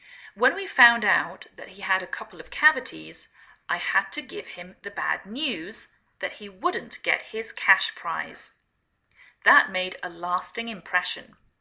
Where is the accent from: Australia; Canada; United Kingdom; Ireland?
United Kingdom; England; now in United States